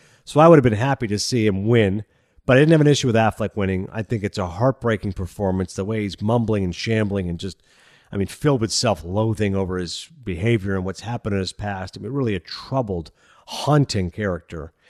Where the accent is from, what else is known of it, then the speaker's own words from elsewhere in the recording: Kingston, Ontario, Canada; I grew up in Kingston, Ontario.